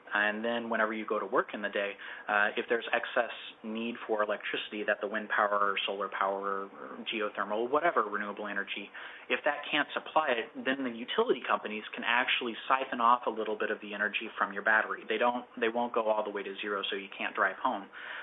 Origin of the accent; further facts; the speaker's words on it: Missouri, United States; I'm originally from Missouri, and out in Kansas and in Missouri and Oklahoma, we have a lot of tornadoes.